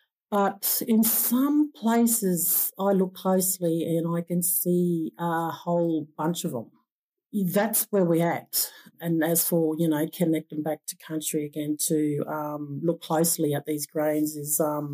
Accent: Moree, New South Wales, Australia; So my hometown where I live, Moree, on Gomeroi country, is special in the landscape, biodiversity, the black soils.

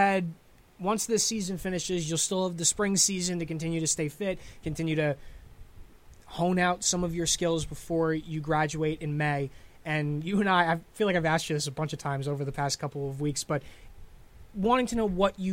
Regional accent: United States; because as an American, I've traveled a bit

